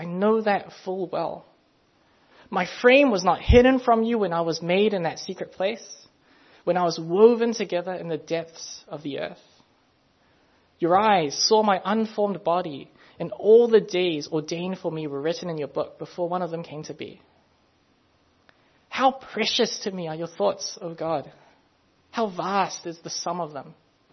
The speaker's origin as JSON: {"language": "English", "country": "New Zealand", "tie": "born or raised there", "also_born_or_lived": "Hong Kong", "said": "born in 20th century Hong Kong, moved to New Zealand to grow up as a Kiwi Asian millennial."}